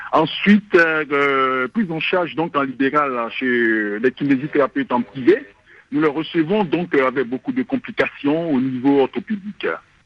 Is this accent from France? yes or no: no; Côte d’Ivoire; Voilà un peu comment s'est organisée donc la prise en charge chez nous en Côte d'Ivoire.